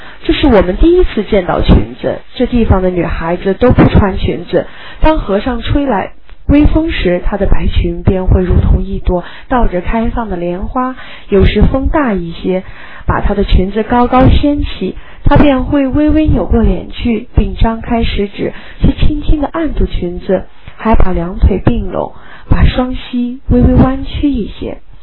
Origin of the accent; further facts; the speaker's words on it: Xinjiang, China; 是因为我小时候是在新疆的兵团长大的